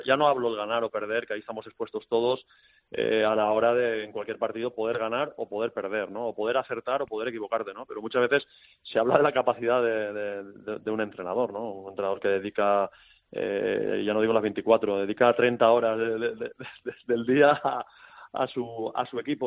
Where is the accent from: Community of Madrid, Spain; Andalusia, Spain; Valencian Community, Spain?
Valencian Community, Spain; Massanassa; además es de pueblo vecino mío, él es de Silla, yo soy de Massanassa.